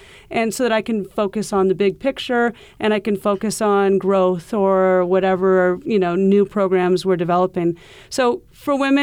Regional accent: Iowa, United States; I grew up in an English household and it was impolite to talk about money. So, and we grew up in Iowa, so we didn't have Wall Street down the block.

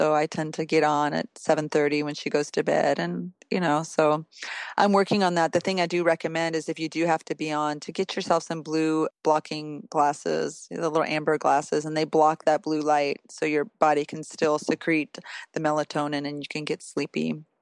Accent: Finland; You know, I come from a European country, Northern Europe. I'm from Finland.

